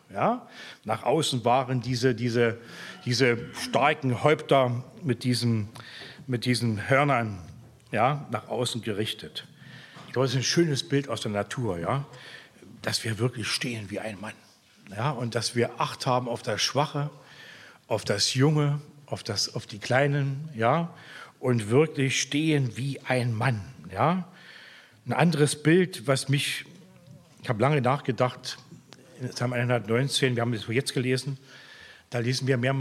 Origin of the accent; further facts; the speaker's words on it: Germany; spart euch Englisch, ja, wir sind Deutsche, wir haben eine schöne Muttersprache, ja.